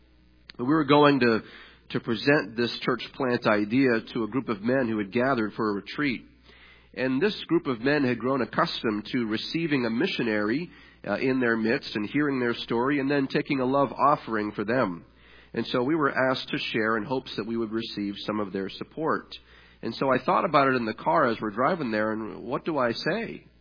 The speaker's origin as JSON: {"language": "English", "town": "Gilmanton Iron Works", "region": "New Hampshire", "country": "United States", "tie": "born or raised there", "said": "But we planted in my hometown of Gilmanton, Ironworks, New Hampshire."}